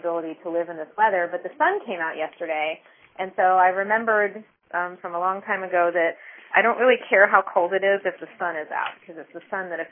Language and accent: English; Akron, Ohio, United States; Although, I grew up in Akron, so this is not cold relative to, you know